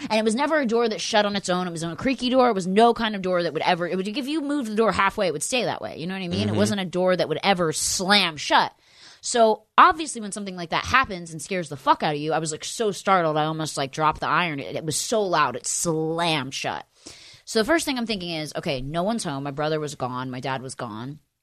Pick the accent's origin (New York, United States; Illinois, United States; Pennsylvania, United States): Pennsylvania, United States; I'm from Pennsylvania, for anyone that knows, outside of Philadelphia.